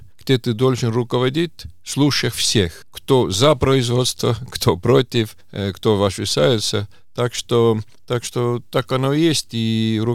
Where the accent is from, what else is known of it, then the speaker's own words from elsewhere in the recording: Tartu, Tartu County, Estonia; И если я смотрю на Тарту, откуда я родом, Тарту 3800.